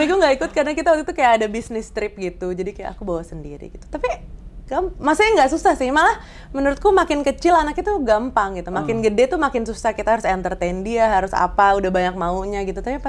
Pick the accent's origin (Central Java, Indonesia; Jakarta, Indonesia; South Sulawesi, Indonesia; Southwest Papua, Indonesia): Jakarta, Indonesia; Gue dari Jakarta ya.